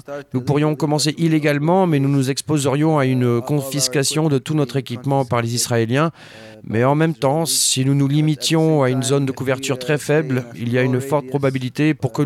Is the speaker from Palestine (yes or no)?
yes; Palestine; je suis de Palestine